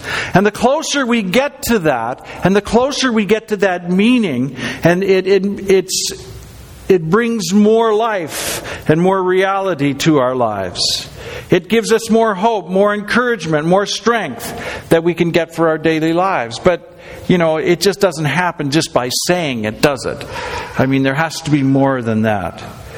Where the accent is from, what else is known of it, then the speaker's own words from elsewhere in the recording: Calgary, Alberta, Canada; I grew up in Calgary, and we didn't have Woodward's in Alberta.